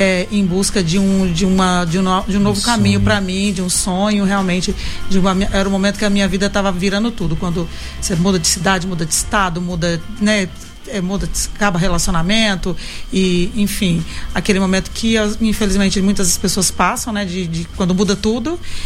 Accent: Araucária, Paraná, Brazil; also born or lived in Aracaju; eu sou do Paraná, sou de uma cidadezinha chamada Araucária, ao lado de Curitiba. Então, eu morei em muitos lugares até chegar no Nordeste. Então, eu cheguei no Nordeste em 1994, eu fui para Aracaju.

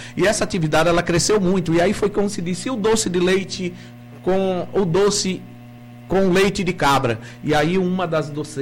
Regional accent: Juremal, Bahia, Brazil; E aí, como eu sou de Juremal e meu irmão morava aqui em Juazeiro

